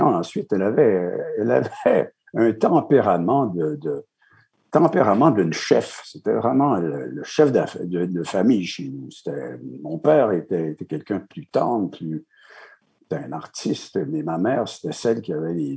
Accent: Montreal, Quebec, Canada; C'est Notre-Dame-de-Grâce. Écoutez, c'est Snowdon qui est une partie, la partie pauvre de Notre-Dame-de-Grâce.

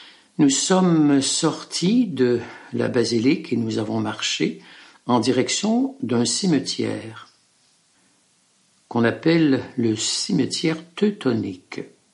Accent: Quebec, Canada; alors on lui dit qu'on vient du Canada, précisément du Québec.

